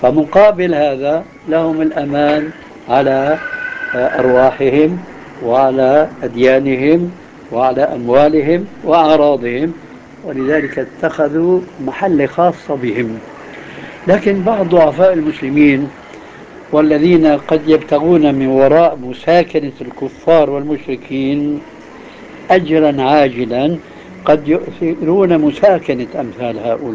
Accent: Syria; بعض البلاد عندنا في سوريا في حارة النصارى

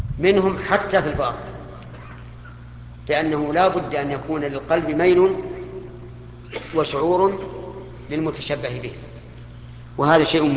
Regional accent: Saudi Arabia; على كل حال انا في ظني الان حتى عندنا في السعوديه

